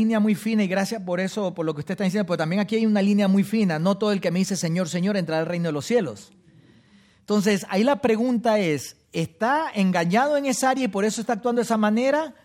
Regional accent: Ecuador; Porque mi mamá fue alcanzada con el evangelio por medio de unos misioneros en mi país, Ecuador.

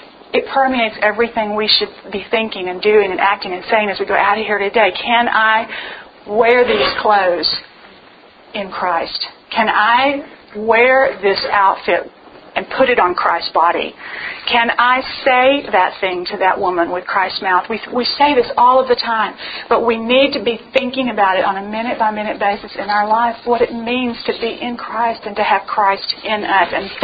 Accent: Texas, United States; Because I'm a Texan, born and raised, never left here, a Texan. And I'm so proud of it.

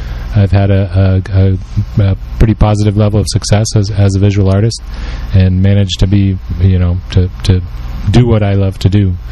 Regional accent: San Francisco, California, United States; I was born in San Francisco.

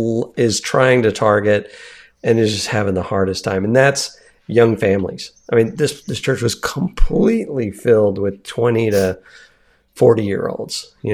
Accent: Texas, United States; which I grew up in Texas. So I'm used to Texas

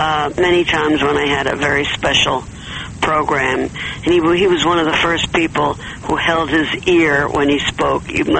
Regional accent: United States; I'm an American.

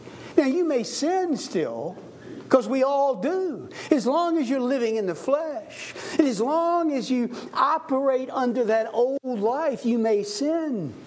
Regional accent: United States; I'm American. I live in this culture. I know this culture fairly well. Not so much other cultures.

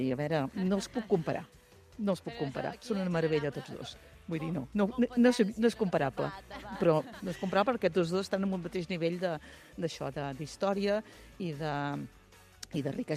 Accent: Terrassa, Catalonia, Spain; Som de Barcelona, som de Terrassa, nosaltres.

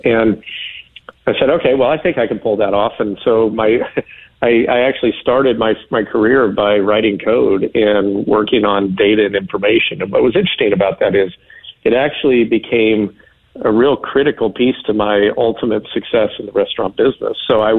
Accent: Wichita, Kansas, United States; I'm from Wichita, Kansas, originally.

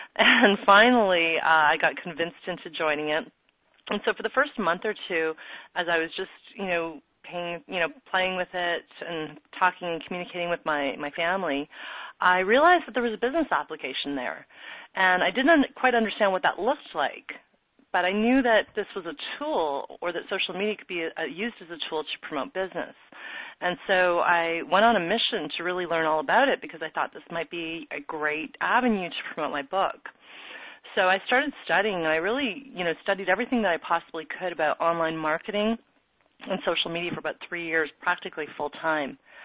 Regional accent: Ontario, Canada; Well, I was about to say that I was from Ontario originally

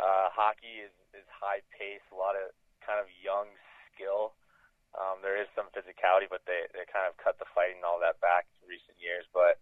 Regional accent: Roscoe, Illinois, United States; Love my hometown, Roscoe, but it's not the biggest hockey hotbed.

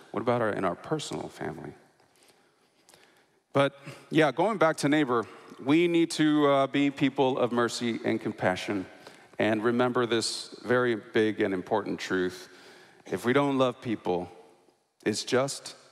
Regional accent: California, United States; born there; also born or lived in Mexico; I was born in California. I've lived all over Northern California, Southern California, and I lived in Mexico for 3 years.

